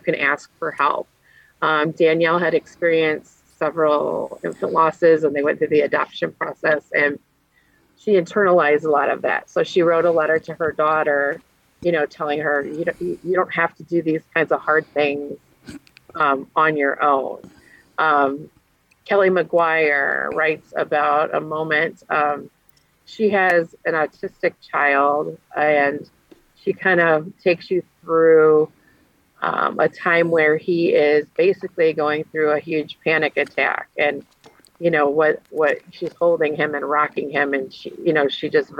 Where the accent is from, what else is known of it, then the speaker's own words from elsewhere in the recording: Hobart, Tasmania, Australia; And so in 2018, I brought it to my hometown of Hobart.